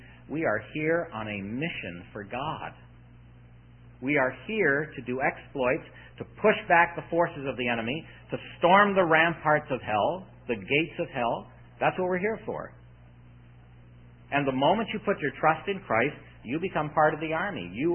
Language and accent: English; St. Catharines, Ontario, Canada; When we grew up in St. Catharines, we knew that the wires in our house were connected to Niagara Falls.